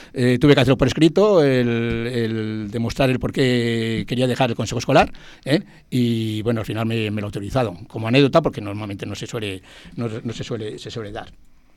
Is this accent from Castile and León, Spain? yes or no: yes; Fermoselle, Castile and León, Spain; now in Tordesillas, Spain; Y bueno, pues entonces era una manera de dar a conocer aquí, entonces sí, a mi pueblo, igual que también doy a conocer Tordesillas en Fermoselle.